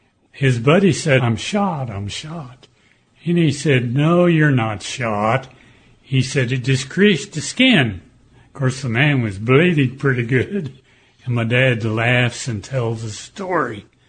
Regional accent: Tulsa, Oklahoma, United States; So anyway, I grew up in Tulsa, living next to my grandmother. My family had five boys and one girl. We all went to Central High School.

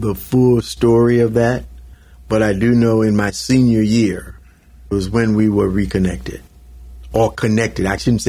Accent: Mississippi, United States; I just told a lady what I did. I came from Mississippi, and nothing I said made sense to her.

